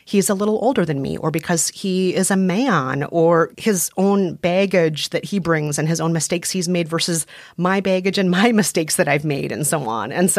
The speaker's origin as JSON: {"language": "English", "region": "Midwest", "country": "United States", "said": "I'm Asian and I'm from the Midwest."}